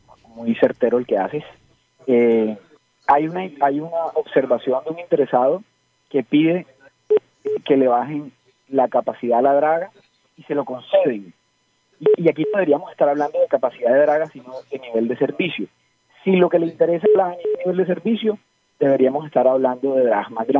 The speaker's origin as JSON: {"language": "Spanish", "town": "Barranquilla", "region": "Atlántico", "country": "Colombia", "said": "Nosotros como barranquilleros, unidos con la alcaldía, unidos con los sectores productivos de la ciudad"}